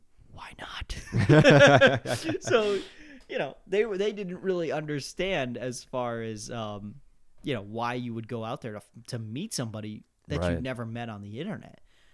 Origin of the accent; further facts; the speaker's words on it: East Coast, United States; What? We're from the East Coast.